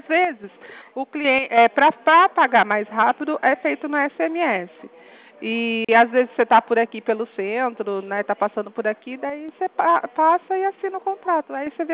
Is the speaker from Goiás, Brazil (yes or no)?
no; Limeira, São Paulo, Brazil; Ah, eu sou daqui de Limeira.